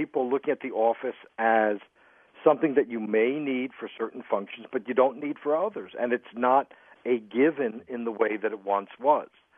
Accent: New York, United States; I mean, as a young boy growing up in New York, I remember watching Sixth Avenue

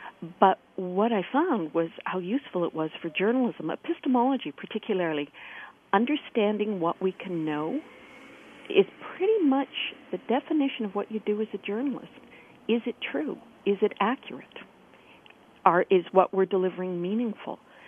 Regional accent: Canada; I mean, I'm not speaking for the U.S., I'm Canadian.

